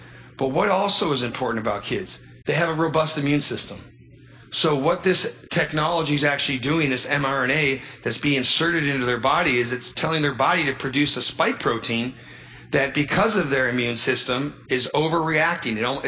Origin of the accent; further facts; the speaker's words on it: Nevada, United States; I'm a lawyer from Nevada